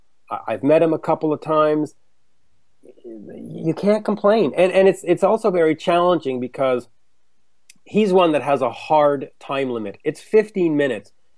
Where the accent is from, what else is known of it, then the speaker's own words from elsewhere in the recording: Canada; And it was remarkable to me as a Canadian that the folks that need to, you know, to die in dignity is important.